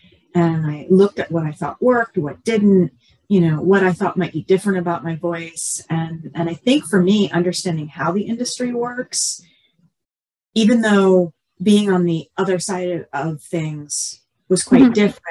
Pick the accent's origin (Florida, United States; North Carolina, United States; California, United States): Florida, United States; Miami; born there; I was born in Miami, but I've lived in Maryland the last couple of decades.